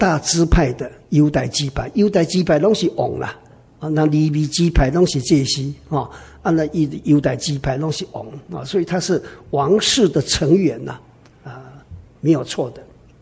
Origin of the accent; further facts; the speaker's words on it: China; 那么太监呢，我们中国人呢一想啊就这个太监呢就是不能生育嘛